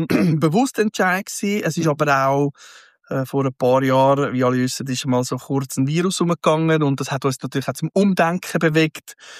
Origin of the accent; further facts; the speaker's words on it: Zurich, Switzerland; Also ich bin dann geboren, aufgewachsen in Zürich. Ich bin ein waschechter Stadtzürcher. Manche sagen, ich verlasse eigentlich meine Zone 3 nicht. Das ist wirklich schwierig für mich. Ich bin da hinten aufgewachsen.